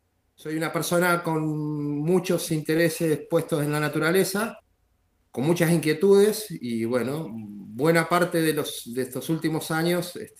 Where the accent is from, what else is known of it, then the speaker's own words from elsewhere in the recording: Buenos Aires, Argentina; now in Pueblo Belgrano, Argentina; Nací en Buenos Aires y he vivido en varios lugares del país, pero los últimos años los pasé en Buenos Aires.